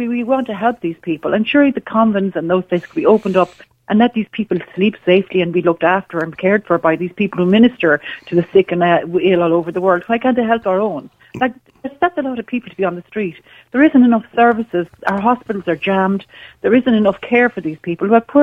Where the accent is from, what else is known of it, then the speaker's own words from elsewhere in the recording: Dublin, Leinster, Ireland; now in Galway, Ireland; I'm from Dublin originally. I see it here in Galway.